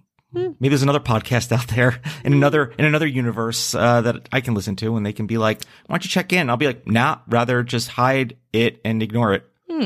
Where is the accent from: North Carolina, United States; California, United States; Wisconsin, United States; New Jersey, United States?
New Jersey, United States; He's from my home state of New Jersey.